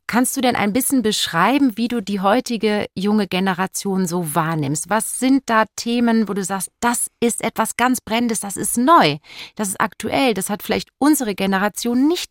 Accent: Duisburg, North Rhine-Westphalia, Germany; Wir sind Nachbarinnen. Ich komme aus Duisburg.

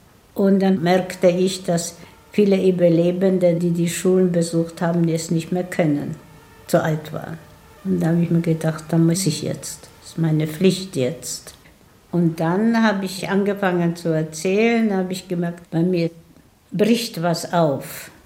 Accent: Tomaszów, Poland; born there; Und dann waren wir in Tomaschow, wo ich geboren bin

